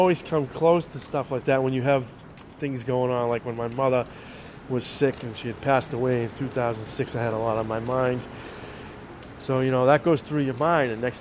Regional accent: Revere, Massachusetts, United States; I grew up in Revere on a dead-end street, and there was tracks on the other side.

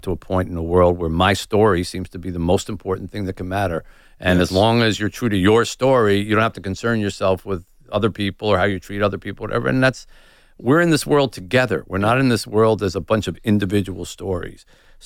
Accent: United States; I mean, I'm white and I'm American and I come from all, you know, I've had so many opportunities

